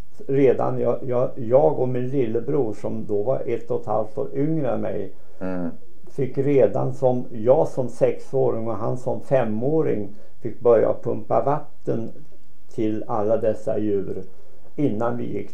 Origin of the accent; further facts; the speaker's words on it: Granhammar, Örebro County, Sweden; born there; I byn Granhammar som gränsar till Knista socken och Kräcklinge socken.